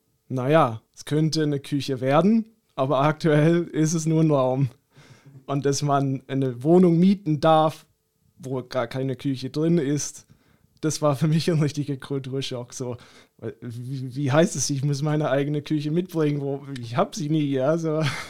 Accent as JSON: {"language": "German", "town": "Melbourne", "region": "Victoria", "country": "Australia", "tie": "born or raised there", "second_language": "German", "moved": "as an adult", "lives_now": "Germany", "said": "ich bin Australier, wohnte 27 Jahre auch dort in meiner Heimatstadt in Melbourne und dann bin 2019 nach Deutschland gezogen."}